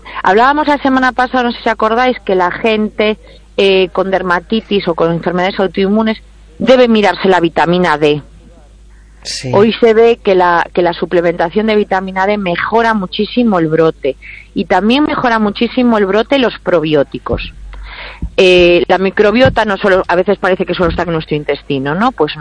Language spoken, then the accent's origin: Spanish; Spain; y que nosotros somos españoles y que la tenemos en la mano